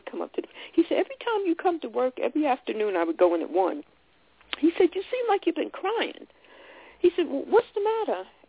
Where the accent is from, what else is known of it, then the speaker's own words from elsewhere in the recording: New York, United States; Growing up on Long Island, I was sheltered from a lot of stuff that I had no idea even took place. When I moved to California, all that changed.